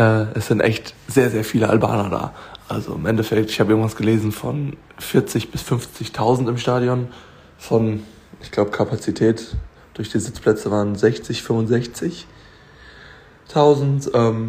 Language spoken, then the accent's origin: German; Italy; als Italiener waren wir doch in der Unterzahl.